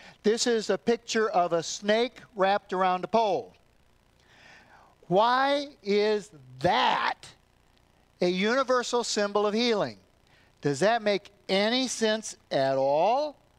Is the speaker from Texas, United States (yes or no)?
no; Michigan, United States; I grew up here in Michigan where most snakes are harmless, at least the ones in my yard were.